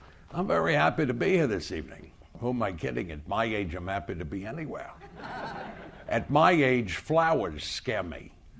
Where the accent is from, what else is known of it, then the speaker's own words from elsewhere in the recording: Phoenix, Arizona, United States; I was born in the late 50s. I grew up in Phoenix, Arizona, and my sister was married and living in Las Vegas when I was growing up in the 60s.